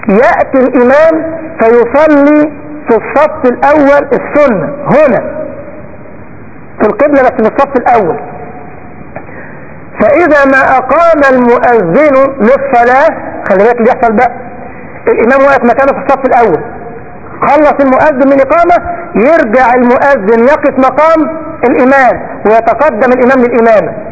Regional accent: Egypt; في بلدنا مصر اخ بعد ما ربنا من عليه كده والتزم قوي

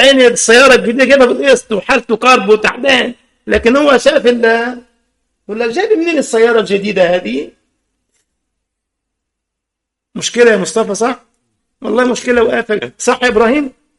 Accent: Egypt; الجلابية يعني، انتوا زي عندنا في مصر يعني، والمغاربة بتسموها الجلابة ها؟

